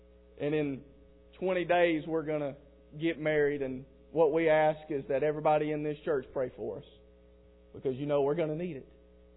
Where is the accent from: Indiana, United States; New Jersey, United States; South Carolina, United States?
South Carolina, United States; My parents, they grew up in Denver, North Carolina, actually, although we're from South Carolina. They moved down to South Carolina.